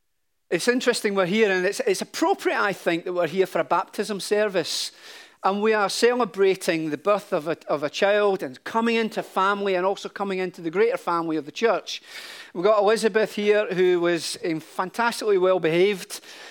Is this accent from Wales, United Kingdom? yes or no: no; Glasgow, Scotland, United Kingdom; born there; I was born in Glasgow at a time, and in the Gorbals, at a time when we knew relative poverty.